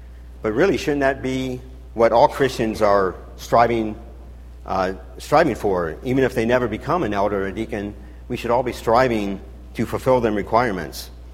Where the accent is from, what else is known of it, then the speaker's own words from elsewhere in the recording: Ohio, United States; And I'm from Ohio, and she's from Michigan, but we got southern roots, so I always call myself a Midwesterner with southern roots.